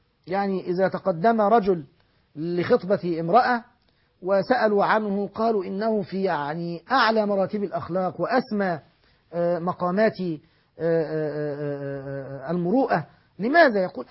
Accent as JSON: {"language": "Arabic", "town": "Ajhour al-Kubra", "region": "Qalyubia", "country": "Egypt", "tie": "born or raised there", "said": "وهو من بلدتنا من قريتنا أجهور الكبرى"}